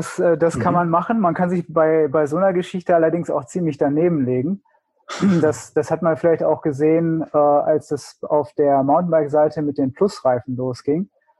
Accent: Hanover, Lower Saxony, Germany; Ich komme aus Hannover.

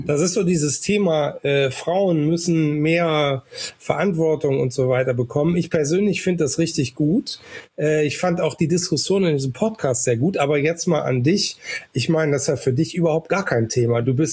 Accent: Hamm, North Rhine-Westphalia, Germany; er nämlich in meiner Heimatstadt Hamm nämlich dann Chefarzt war

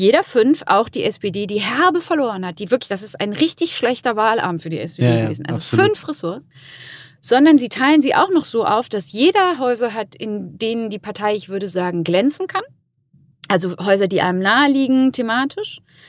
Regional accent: Rhineland-Palatinate, Germany; So, ich komme aus Rheinland-Pfalz

